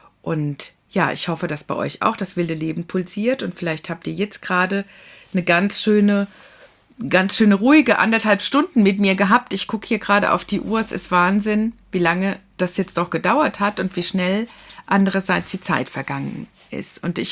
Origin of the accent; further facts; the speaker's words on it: Kaiserslautern, Rhineland-Palatinate, Germany; In meiner Heimatstadt Kaiserslautern in einem...